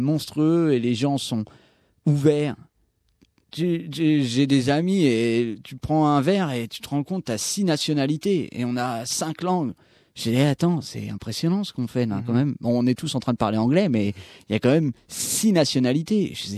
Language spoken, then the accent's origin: French; France; Je suis un Français, j'adore la France, ma culture, j'adore ma culture. Je suis français, il n'y a pas de problème, mais je ne peux pas vivre en France.